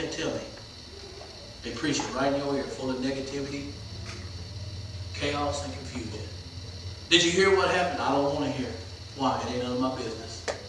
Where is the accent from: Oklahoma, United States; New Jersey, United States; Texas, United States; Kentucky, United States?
Oklahoma, United States; I'm from Oklahoma, and guess what that means?